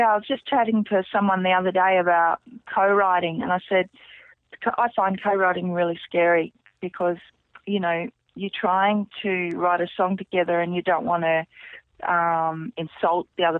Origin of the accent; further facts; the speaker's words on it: Mallee, Australia; but I grew up in the Mallee and the Lovegrass, I know.